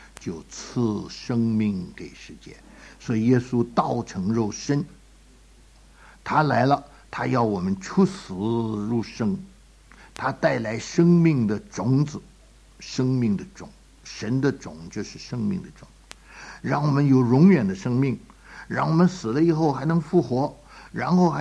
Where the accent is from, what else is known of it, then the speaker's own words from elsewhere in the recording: China; 我们知道不孝有三，无后为大，我们中国人有这一套